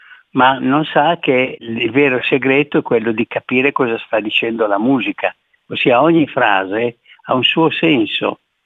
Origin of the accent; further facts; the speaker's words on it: Rimini, Emilia-Romagna, Italy; Io ho vissuto, sono stato a Rimini, cattolica, da bambino, da ragazzo, quindi ho vissuto alla Romagna